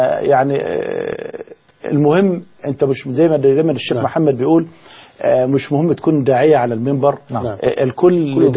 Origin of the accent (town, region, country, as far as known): Egypt